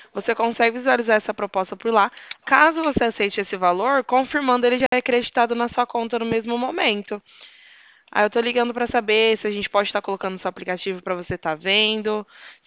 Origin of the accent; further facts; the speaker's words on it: Ribeirão Preto, São Paulo, Brazil; Eu sou de Ribeirão Preto.